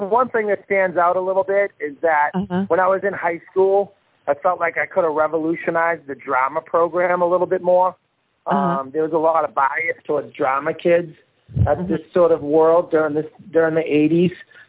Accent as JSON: {"language": "English", "town": "Boston", "region": "Massachusetts", "country": "United States", "accent": "Boston", "said": "my accent and my heart is, based in Boston."}